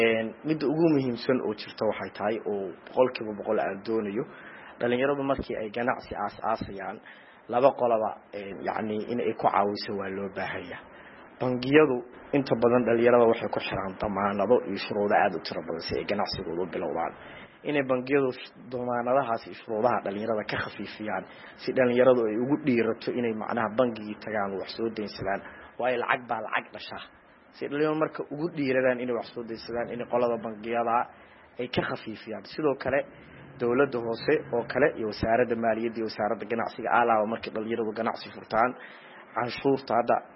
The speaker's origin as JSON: {"language": "Somali", "town": "Galkayo", "region": "Mudug", "country": "Somalia", "tie": "born or raised there"}